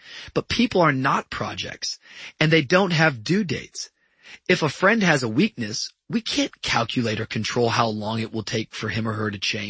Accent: Washington, United States; I grew up in Washington, and everyone from that state knows the story of Mount St. Helens. This was part of my roots.

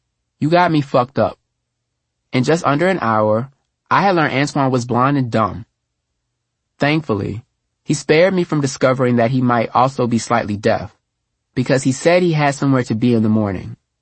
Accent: Texas, United States; I am from Texas, and after living in Los Angeles for a few years, I now know that Tex-Mex is nothing like Mexican food found in any other region of the country. Like most Texans, I think our way is the best way.

